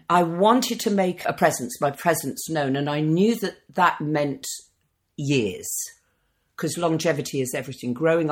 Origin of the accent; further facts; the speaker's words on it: England, United Kingdom; 4 years I lost jobs because I was a Northern actor, and there's this silly prejudice that if you're a Northerner, you don't get to play a Sout